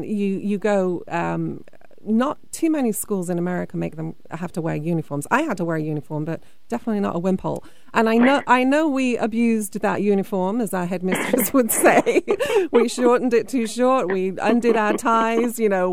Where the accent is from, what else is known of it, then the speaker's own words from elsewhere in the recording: England, United Kingdom; obviously I'm English. I still go into culture shock when I go home now.